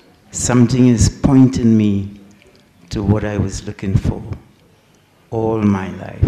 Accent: Trinidad & Tobago; now in Guyana; I'm from Trinidad, Caribbean, West Indies. Brian Lara, for those who listen to cricket. I'm in Guyana just over 40 years.

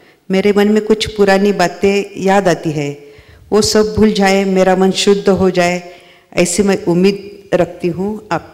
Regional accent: Buldhana, Maharashtra, India; मैं बुल्ढाणा से हूँ

